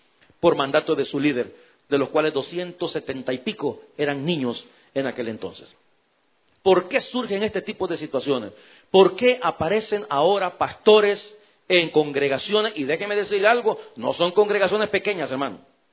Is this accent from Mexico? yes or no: no; El Salvador; En mi país llegó un evangelista, en El Salvador